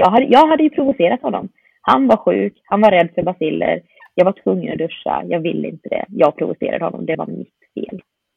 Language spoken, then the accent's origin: Swedish; Sweden; även om jag växte upp i ett svenskt, i så här idylliskt samhälle, och jag förstod att jag inte var som alla andra